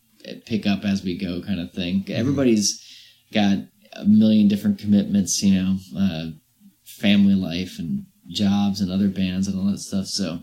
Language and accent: English; Virginia, United States; also born or lived in Brighton, United Kingdom; No, I'm from Virginia.